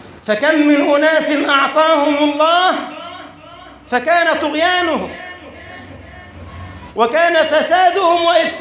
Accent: Egypt; وقف في بلدنا مصر وقال كما يحكي القرآن

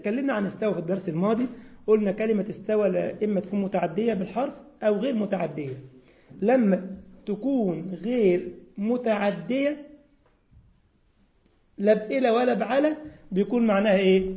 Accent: Egypt; عندنا في مصر

